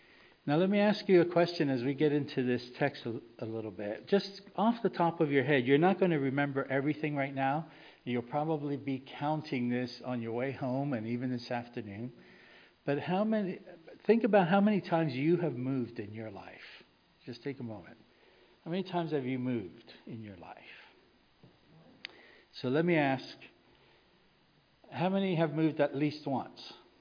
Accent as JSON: {"language": "English", "region": "Aibonito", "country": "Puerto Rico", "tie": "born there", "said": "I was born in Ay Bonito, Puerto Rico."}